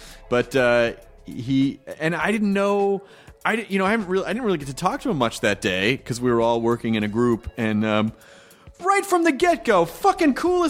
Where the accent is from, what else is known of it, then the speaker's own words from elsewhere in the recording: Memphis, Tennessee, United States; Tennessee, Memphis.